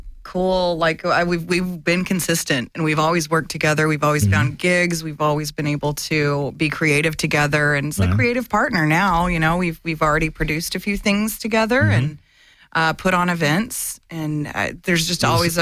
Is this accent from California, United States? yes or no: yes; San Diego, California, United States; I grew up mostly in San Diego.